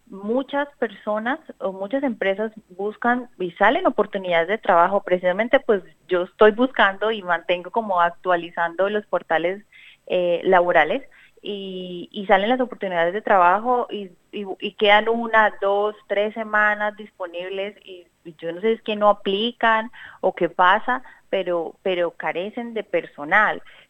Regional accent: Colombia; Yo soy periodista de Colombia, decidimos hacer este gran cambio de vida

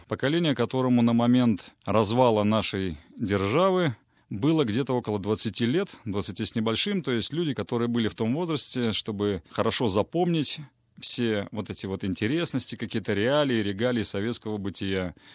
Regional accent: Volga region, Russia; Я сам с Волги

